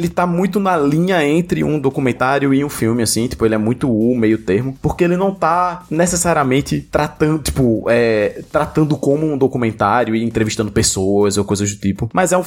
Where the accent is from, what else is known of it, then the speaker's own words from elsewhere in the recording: Recife, Pernambuco, Brazil; Que sou recifense